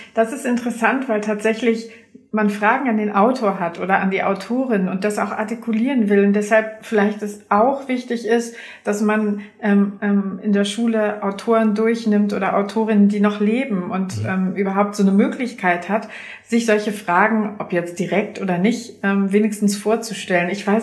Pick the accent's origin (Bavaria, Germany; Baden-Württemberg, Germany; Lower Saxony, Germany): Lower Saxony, Germany; ich komme aus Niedersachsen, da gibt es kein Dialekt